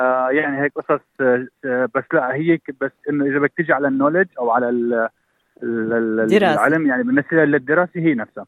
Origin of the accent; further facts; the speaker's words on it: Syria; moved away as an adult; لا انا كنت من سوريا